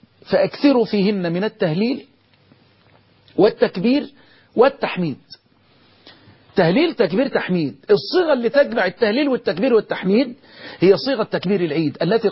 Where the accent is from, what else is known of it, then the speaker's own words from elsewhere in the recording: Egypt; بلدنا مصر